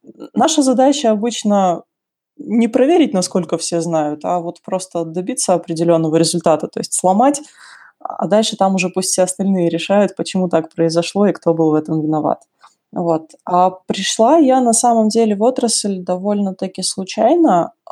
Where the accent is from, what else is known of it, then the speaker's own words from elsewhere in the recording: Astana, Kazakhstan; когда я в Астану вернулась, я родом из Казахстана, из Астаны, из Нур-Султана, простите, нас переименовали.